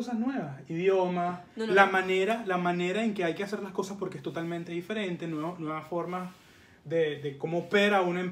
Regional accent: Caracas, Capital District, Venezuela; born there; now in Valencia, Venezuela; Yo no soy ningún valenciano, déjense de vaina, yo nací en Caracas, déjense de peor, yo no soy ningún tipo de Valencia.

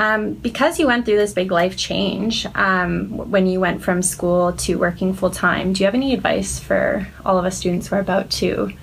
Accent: Vancouver, British Columbia, Canada; I'm originally from Vancouver and my plan is to move back, so all my plans are so up in the air.

